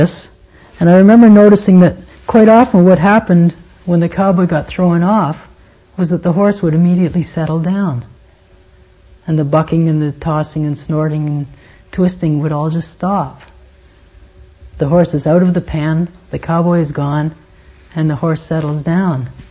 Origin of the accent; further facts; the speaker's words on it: Canada; when I was much younger and growing up in Canada, there's a tradition in Canada of the cowboys having rodeos.